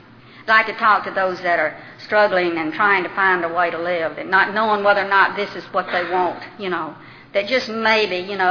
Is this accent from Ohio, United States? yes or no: no; Birmingham, Alabama, United States; moved away as an adult; I came from Birmingham, Alabama. That's my home. I was born and raised there and lived there till I was 30 years old.